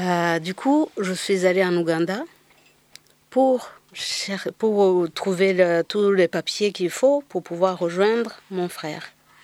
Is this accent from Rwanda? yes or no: yes; Ruhengeri, Northern Province, Rwanda; born there; Moi, je suis née à Ruwengeri, c'est au nord du Rwanda. Et moi, j'étais à la capitale, à Kigali, chez ma tante.